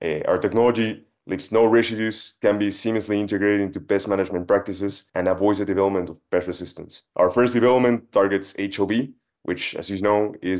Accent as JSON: {"language": "English", "country": "Ecuador", "moved": "yes", "lives_now": "Argentina", "said": "I'm from Ecuador and I live in Argentina building Semion."}